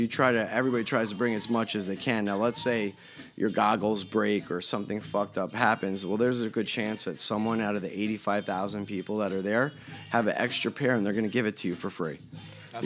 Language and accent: English; New York, United States; also born or lived in Las Vegas; now in California, United States; I think I grew up in New York half my life, and then half my life, actually Vegas, and then wonderful California the past 4 years.